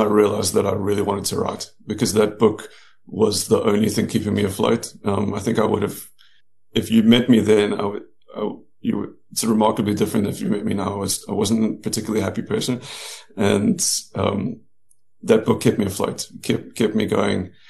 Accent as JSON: {"language": "English", "country": "South Africa", "tie": "born or raised there", "said": "But when I finished school, being a South African kid, I was concerned about getting a job."}